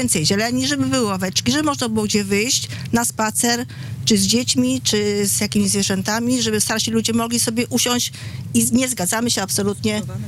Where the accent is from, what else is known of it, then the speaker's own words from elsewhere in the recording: Starachowice, Świętokrzyskie Voivodeship, Poland; ja mieszkam w Starachowicach od urodzenia.